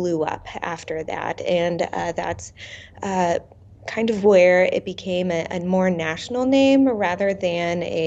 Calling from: Indianapolis, Indiana, United States; Yes, I'm from Indianapolis. So the Midwest is getting hit hard this week by ice and snow.

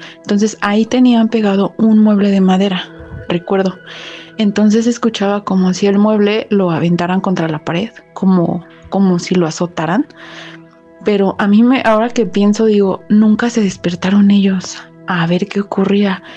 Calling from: State of Mexico, Mexico; soy del Estado de México.

